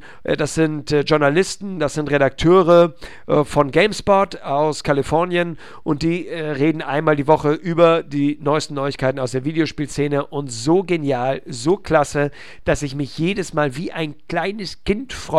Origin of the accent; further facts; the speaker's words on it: Hamburg, Germany; Ich lebe in einer nicht so ganz kleinen Stadt, nämlich in Hamburg.